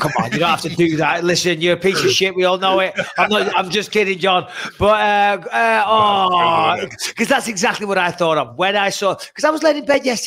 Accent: England, United Kingdom; So obviously me and Brian here, we're English.

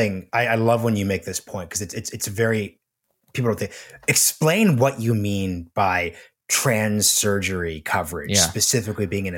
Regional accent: Oregon, United States; I'm from Oregon. Oregon had death dignity laws.

